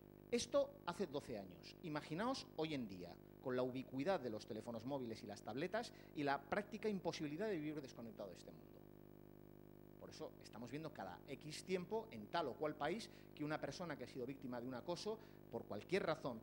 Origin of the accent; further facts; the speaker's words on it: San Sebastián, Basque Country, Spain; porque soy de Donosti y en Gipuzkoa todo el mundo se enteró.